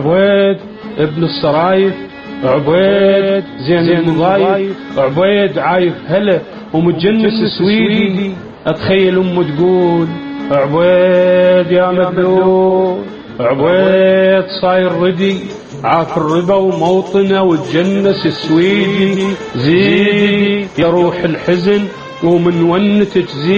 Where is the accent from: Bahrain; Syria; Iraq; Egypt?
Iraq; south; فإن الجنوب وسومر بالذات أحملها معي في أوجاعي وأحملها معي في شجني وفي نصي وفي نبضي فأنا طائر جنوبي